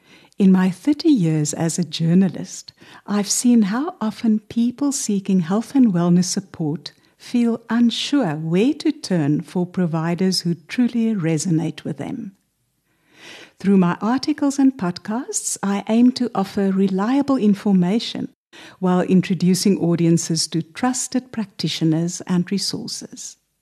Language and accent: English; South Africa; accent: South African; No, sorry. That's my South African accent.